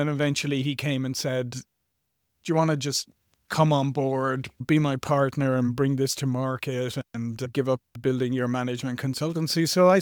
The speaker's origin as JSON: {"language": "English", "country": "Ireland", "moved": "as an adult", "lives_now": "United States", "said": "I'm originally Irish, as you can maybe tell, and I came to the US during the dot-com era."}